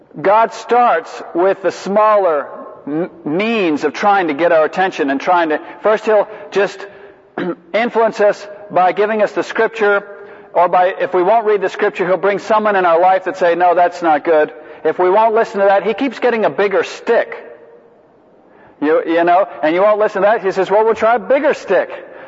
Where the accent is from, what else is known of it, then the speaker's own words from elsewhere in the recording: Savannah, Georgia, United States; I'm from Savannah, you know.